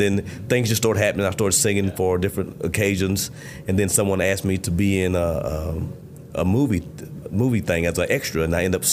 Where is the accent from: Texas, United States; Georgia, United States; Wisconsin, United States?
Georgia, United States; Lafayette; now in Nashville, United States; No, I grew up in a place called Lafayette, Georgia, which is about 35 miles south of Chattanooga, Tennessee.